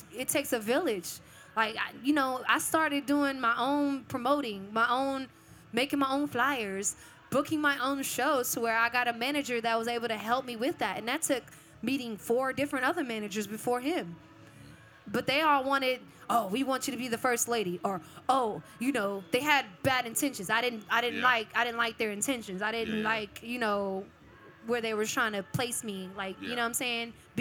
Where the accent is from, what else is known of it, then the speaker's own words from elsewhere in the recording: Austin, Texas, United States; I'm from Austin, Texas.